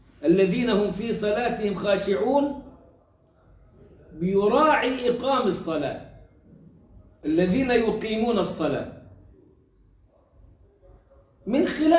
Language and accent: Arabic; Egypt; تيجي عندنا في مصر